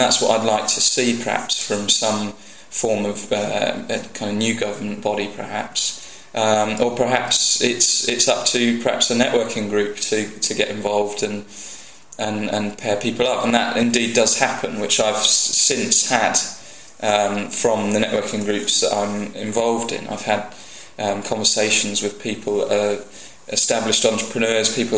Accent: Cambridge, East of England, United Kingdom; I mean, I grew up in Cambridge, so I do have a number of contacts

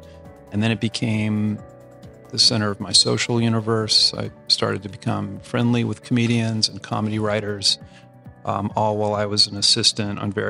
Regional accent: Houston, Texas, United States; it all begins growing up in Texas as an intense comedy fan and getting to see some incredible live shows growing up

